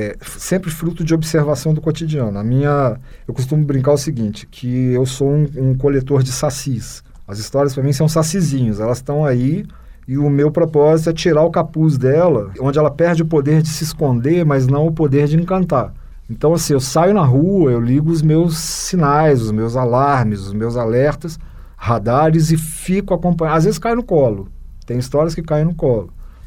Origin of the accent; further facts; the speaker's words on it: Minas Gerais, Brazil; Como bom mineiro, eu pedi 3 leituras críticas